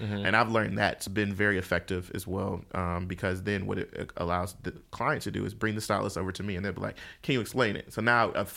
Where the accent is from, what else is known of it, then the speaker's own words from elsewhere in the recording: Detroit, Michigan, United States; So like, you know, I'm from Detroit.